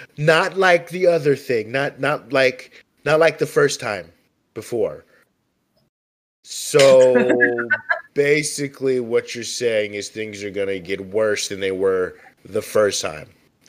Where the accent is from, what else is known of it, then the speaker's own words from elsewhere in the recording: East Coast, United States; That was just like we grew up on the East Coast knowing Trump's full of shit.